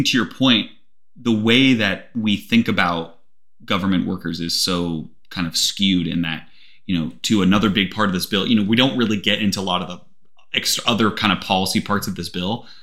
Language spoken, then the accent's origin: English; United States; it feels, frankly, bad as an American